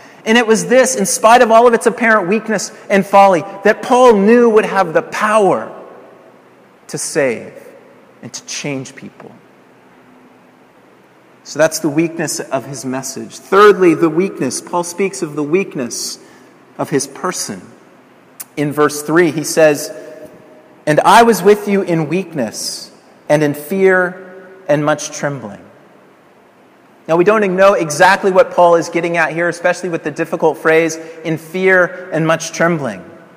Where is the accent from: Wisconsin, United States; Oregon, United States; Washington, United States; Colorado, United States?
Colorado, United States; such as we witnessed just this past week in a movie theater in Aurora, in my home state of Colorado